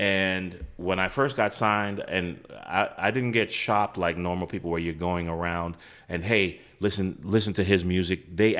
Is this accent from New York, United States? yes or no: yes; Brooklyn, New York, United States; And I was living in New York. I'm from Brooklyn.